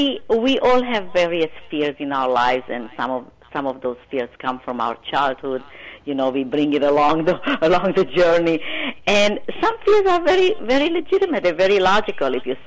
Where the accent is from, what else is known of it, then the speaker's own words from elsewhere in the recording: Romania; especially my childhood, growing up in Romania in a communist country, along with my mom, no siblings